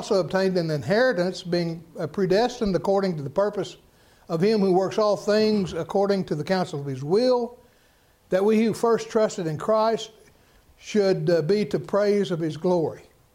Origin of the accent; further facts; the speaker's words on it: Kentucky, United States; Now, I grew up in Kentucky, and when I read that first time, I thought that "you all" was talking about the elders.